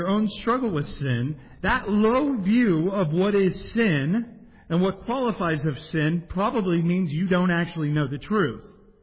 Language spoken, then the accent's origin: English; San Diego, California, United States; also born or lived in Las Vegas; now in Waxhaw, United States; And I say, I'm from San Diego, but I moved here from Vegas.